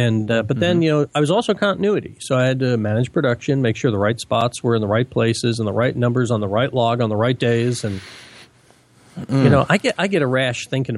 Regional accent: New England, United States; because I'm from New England, where a city is, you know, basically 12 blocks, right?

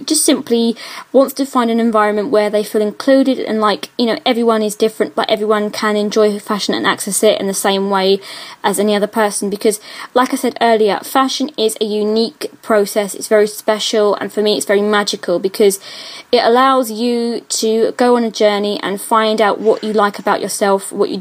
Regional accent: United Kingdom; some people would probably call me quite classic and quite kind of English looking, because I do have that fair complexion. And you know, the colourings that would suggest that I'm a Brit from the UK, where we get no sun whatsoever.

